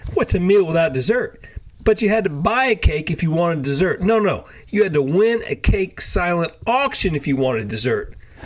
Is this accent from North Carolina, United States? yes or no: yes; North Carolina, United States; We're from North Carolina. We often visit Eastern North Carolina, where I went to medical school and where my wife was raised.